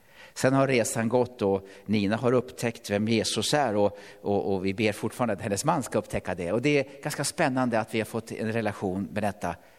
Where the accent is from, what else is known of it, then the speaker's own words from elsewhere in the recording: Sigtuna, Stockholm County, Sweden; har förmånen att få vara i varma Skåne. 12 grader 1 november. Uppe i Sigtuna där jag kommer från har vi minus 22.